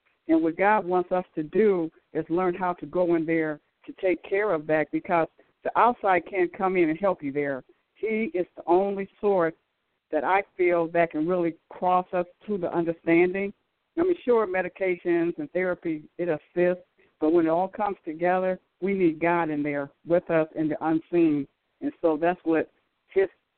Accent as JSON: {"language": "English", "town": "Akron", "region": "Ohio", "country": "United States", "said": "And I'm from Akron, Ohio."}